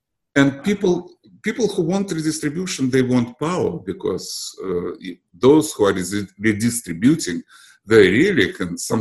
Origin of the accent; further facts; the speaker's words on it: Moscow, Russia; English is a second language; moved away; also born or lived in Belarus; I came from Russia. I was born in Russia, in Belarus, to be exact. But I lived in Moscow almost all my life before I came here.